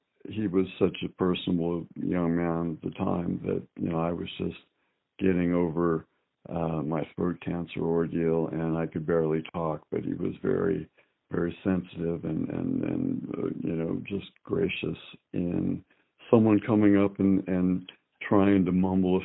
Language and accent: English; Fresno, California, United States; well, I'm from Fresno